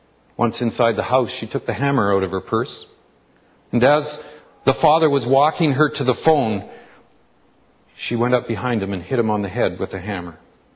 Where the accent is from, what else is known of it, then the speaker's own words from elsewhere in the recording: Calgary, Alberta, Canada; I'm from Calgary.